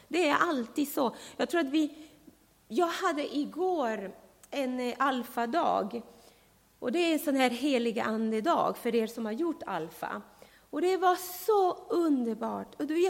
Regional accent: Panama; now in Sweden; land som heter Panama. Eller jag vet inte, de säger att jag säger alltid fel, men Panama eller Panama, jag vet inte. Ett litet land i Centralamerika, där kommer jag ifrån. Och jag flyttade till Sverige för 30 år sedan.

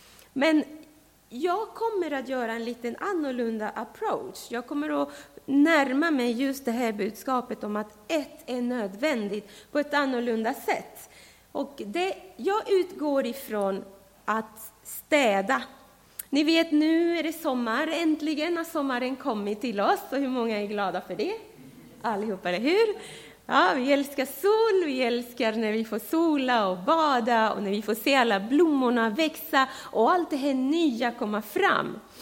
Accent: Panama; now in Sweden; land som heter Panama. Eller jag vet inte, de säger att jag säger alltid fel, men Panama eller Panama, jag vet inte. Ett litet land i Centralamerika, där kommer jag ifrån. Och jag flyttade till Sverige för 30 år sedan.

